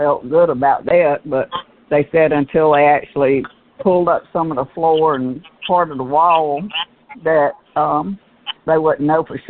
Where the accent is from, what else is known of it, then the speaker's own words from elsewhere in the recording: South Carolina, United States; born there; I was born in South Carolina, and my parents, I never remember us having any problem with anything like that in our home when I was growing up.